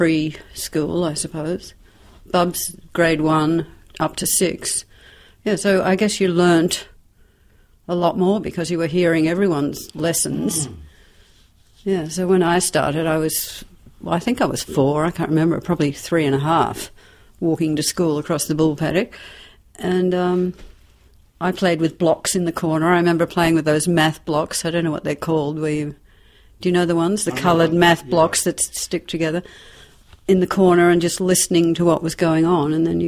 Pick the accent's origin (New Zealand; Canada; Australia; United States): Australia; Portsea, Victoria; also born or lived in Melbourne; I was born 1950 in Melbourne, but we lived in Portsea.